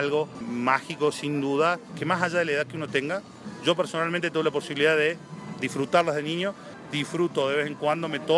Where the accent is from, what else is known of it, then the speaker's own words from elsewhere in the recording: Argentina; Yo soy argentino y la verdad que no hubiera conocido lo que conozco hoy de Latinoamérica si no fuera por mi trabajo.